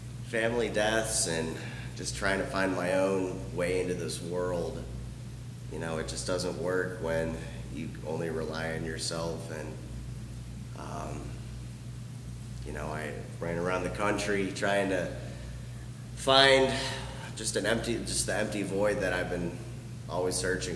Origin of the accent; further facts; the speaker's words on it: Ohio, United States; I'm from Northeast Ohio.